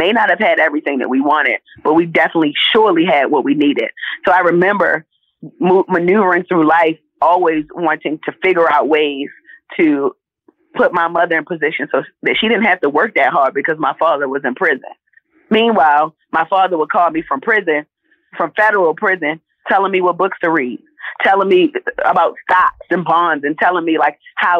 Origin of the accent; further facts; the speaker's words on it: Jamaica; I'm Jamaican. I like food.